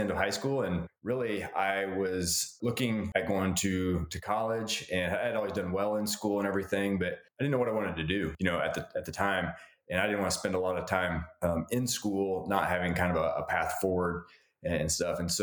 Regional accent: Missouri, United States; mostly kind of back in Missouri where I grew up near my hometown and things of that nature.

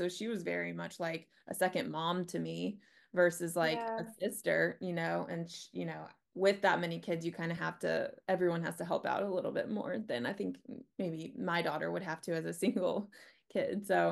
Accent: the South, United States; Hello, everybody. I grew up in the South. I have 5 brothers and sisters.

